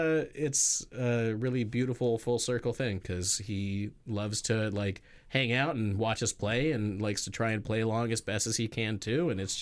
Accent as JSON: {"language": "English", "town": "Manley Hot Springs", "region": "Alaska", "country": "United States", "tie": "born or raised there", "said": "Our neighbor growing up in Manly Hot Springs was Joey Reddington Jr., who was the son of Joey Reddington, who founded the Iditarod dog sled race in Alaska."}